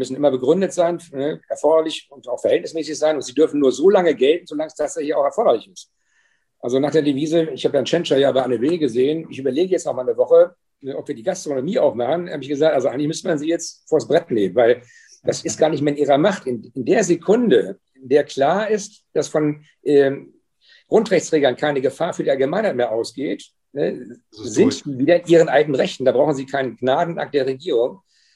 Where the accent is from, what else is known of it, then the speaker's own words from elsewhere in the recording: Schleswig-Holstein, Germany; ich komme ja aus Schleswig-Holstein